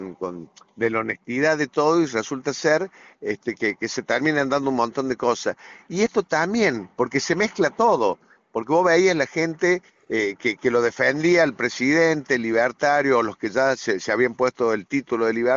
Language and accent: Spanish; Argentina; nos terminan preocupando como argentinos, pues decir, che, ¿a dónde estamos parados?